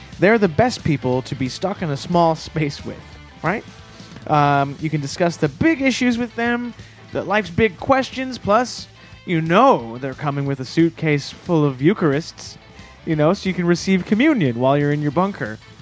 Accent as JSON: {"language": "English", "country": "Canada", "said": "I'm a Canadian."}